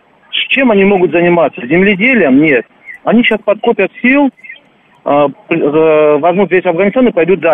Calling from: Moscow, Russia; из Москвы

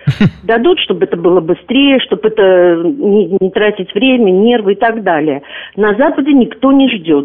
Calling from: Germany; Да, я звоню из Германии

